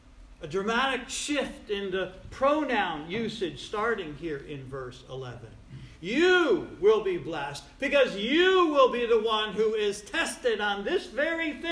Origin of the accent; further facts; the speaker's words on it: Troy, New York, United States; You know, I grew up in South Troy, and we used to talk like this, yous guys.